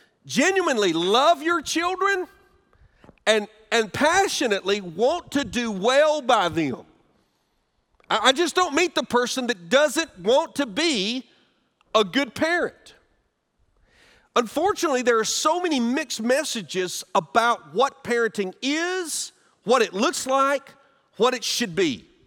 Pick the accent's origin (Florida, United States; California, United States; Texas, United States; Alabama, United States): Alabama, United States; My home state of Alabama, I rejoice with the legislature down there